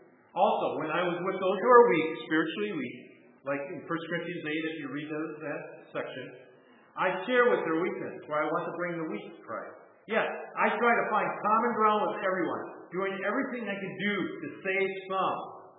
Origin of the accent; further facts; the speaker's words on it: Wisconsin, United States; that I grew up in Wisconsin, that I'm a loyal Packer fan.